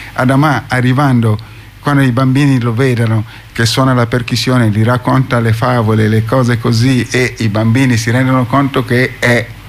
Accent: Tuscany, Italy; io vengo dalla Toscana, e sono stato sorpreso a vedere quanti africani vivono ad Orte

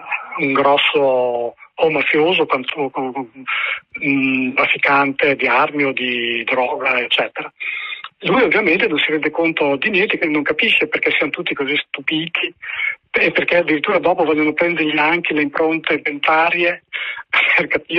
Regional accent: Emilia-Romagna, Italy; per me che sono emiliano non è del tutto comprensibile

